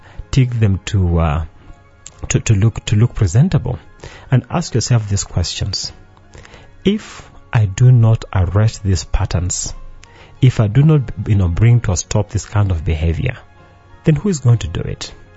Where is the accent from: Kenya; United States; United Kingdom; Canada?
Kenya; Western Kenya; I remember growing up in Western Kenya, and the girls that I grew up